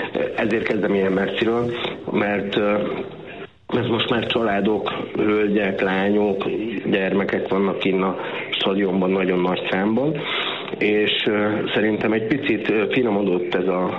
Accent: Gödöllő, Pest, Hungary; born there; now in Kistarcsa, Hungary; vidéki kisvárosból, Budapesten, nem messze Gödöllőről származom, ott születtem, most Kistarcsán élek

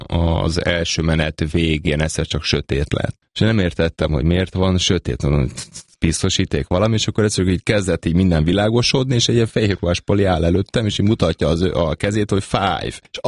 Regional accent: Hungary; akkor én voltam az első magyar

